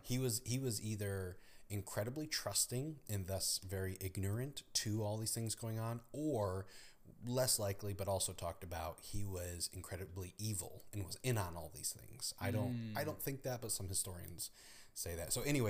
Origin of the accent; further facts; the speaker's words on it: Elmira, New York, United States; Did you know that he is buried in my hometown of Elmira, New York?